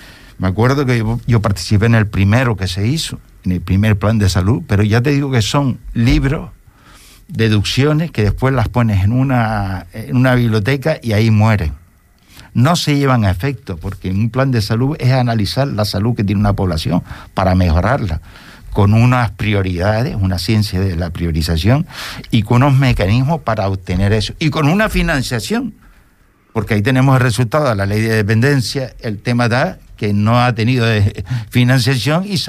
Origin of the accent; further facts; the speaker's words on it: La Palma, Canary Islands, Spain; que yo soy tan palmero como el que más también, ¿me entiendes? Que somos canarios de las 7 u 8 islas